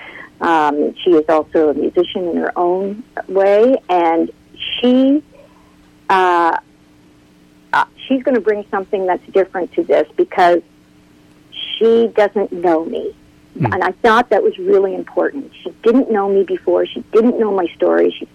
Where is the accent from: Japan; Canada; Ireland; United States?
Canada; Halifax, Nova Scotia; I'm from Halifax.